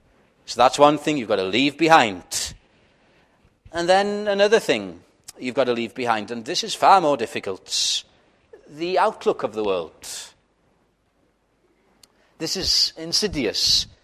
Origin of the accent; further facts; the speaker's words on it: Wales, United Kingdom; When I grew up in Welsh-speaking Wales, it was the norm for you to go to chapel.